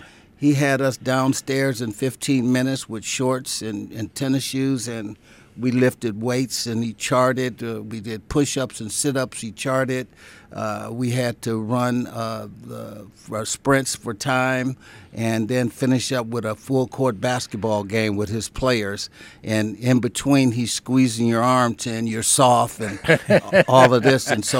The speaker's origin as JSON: {"language": "English", "town": "Barberton", "region": "Ohio", "country": "United States", "said": "Bo recruited me, and we're both from Barberton, Ohio."}